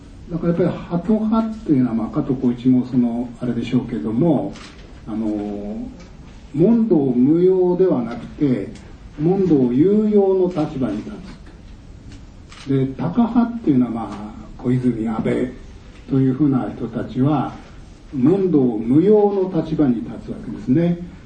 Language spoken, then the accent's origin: Japanese; Sakata, Yamagata, Japan; 私は山形県酒田市の出身ですけれども、